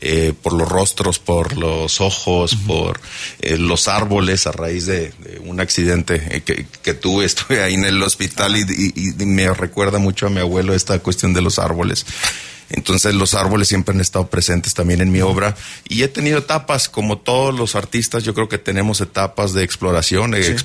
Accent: Hermosillo, Sonora, Mexico; also born or lived in Agua Prieta; now in Querétaro, Mexico; Soy originario de Sonora, nací en Agua Prieta, Sonora, y viví 18 años en Hermosillo.

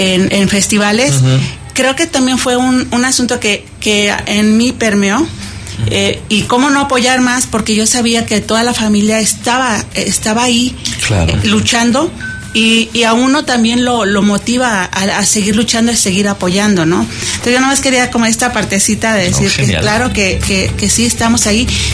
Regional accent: Iguala, Guerrero, Mexico; Soy de Iguala, desgraciadamente es ahorita la ciudad que está incendiada.

